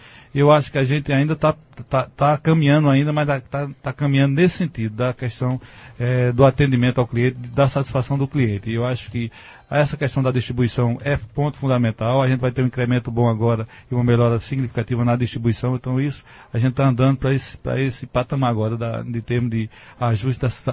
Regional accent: Itapetim, Pernambuco, Brazil; now in Afogados da Ingazeira, Brazil; Eu digo, sou de Afogado. Depois eu me lembro, ah não, sou de Itapetí. Mas eu já me considero quase que afogadense.

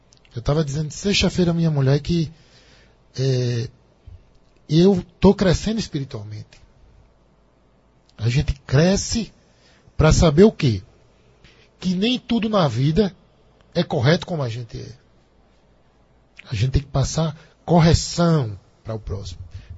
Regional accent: Guarabira, Paraíba, Brazil; Guarabira, Paraíba. E com 24 anos enfrentei logo uma cidade como Recife.

